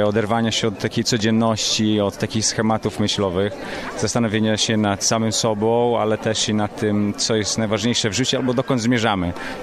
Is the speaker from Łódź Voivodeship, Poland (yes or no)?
no; Augustów, Podlaskie Voivodeship, Poland; jestem z Augustowa.